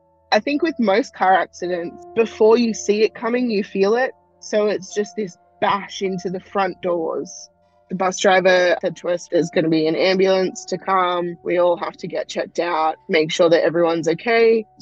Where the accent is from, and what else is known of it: Australia